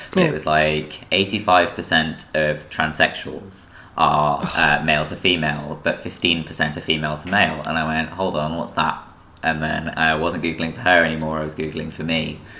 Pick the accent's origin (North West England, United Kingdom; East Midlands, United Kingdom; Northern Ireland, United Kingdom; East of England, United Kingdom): East of England, United Kingdom; Peterborough; So I grew up in Peterborough. I'm a very late 90s baby, 98.